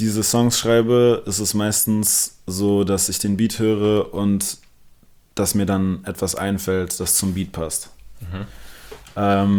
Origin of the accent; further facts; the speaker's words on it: Berlin, Germany; ich bin halt nicht in Compton aufgewachsen, sondern in Berlin.